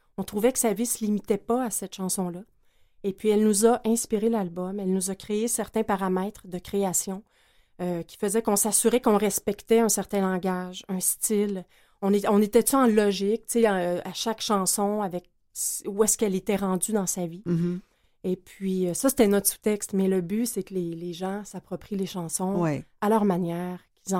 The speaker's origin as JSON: {"language": "French", "region": "Quebec", "country": "Canada", "said": "Je suis beauceronne de souche."}